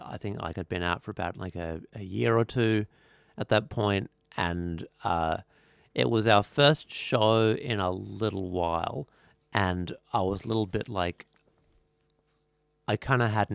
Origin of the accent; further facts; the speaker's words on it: Tasmania, Australia; I did, yeah, yeah. I've lived there all my life, yeah.